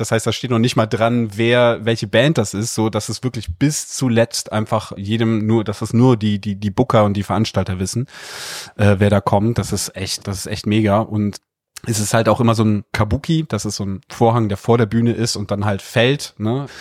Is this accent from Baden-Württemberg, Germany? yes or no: no; Cologne, North Rhine-Westphalia, Germany; man kommt so als Kölner, ne, also so gerade wir hier in Köln